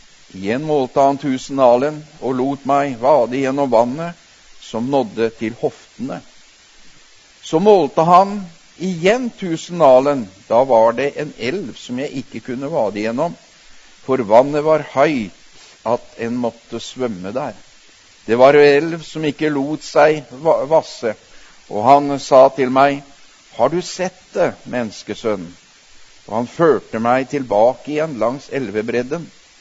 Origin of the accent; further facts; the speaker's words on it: Telemark, Norway; for jeg er jo innfødt telemarking og vokst opp ved elva. Tinnelva, sa vi da.